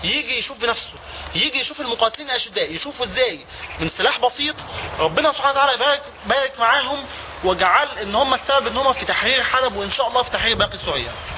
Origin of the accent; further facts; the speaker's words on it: Egypt; now in Syria; أنا مهندس من مصر،